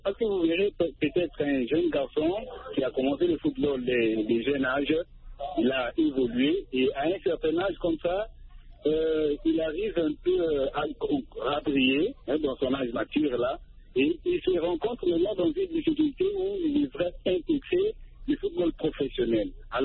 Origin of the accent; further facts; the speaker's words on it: DR Congo; chez nous en Afrique, particulièrement en RDC aussi